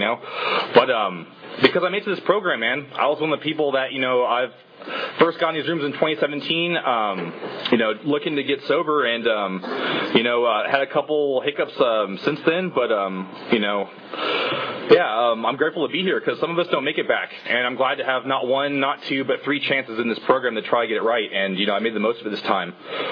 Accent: California, United States; born there; So I was born in the Bay Area, you know.

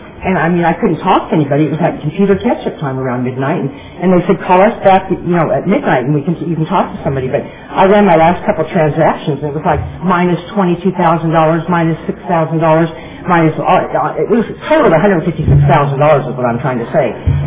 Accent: Nebraska, United States; well, I'm from Nebraska.

